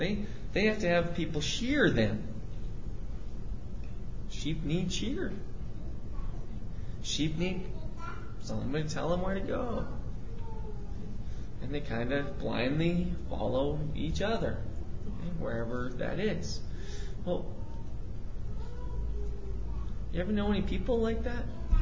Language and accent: English; Montana, United States; You know, we're being from Montana.